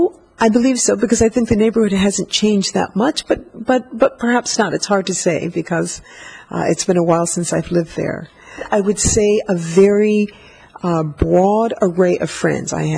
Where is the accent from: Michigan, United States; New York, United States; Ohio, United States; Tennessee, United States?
Ohio, United States; now in Malta; So I'm really happy to be in Malta in the wintertime when I think of growing up in Ohio.